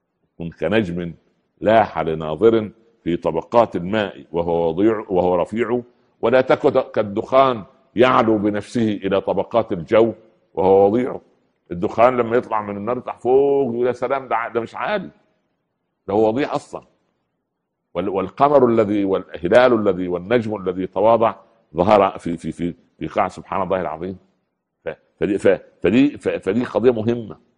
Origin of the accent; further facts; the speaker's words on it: Upper Egypt, Egypt; يعني مثل عمي عندنا في الصعيد يقولوا ايه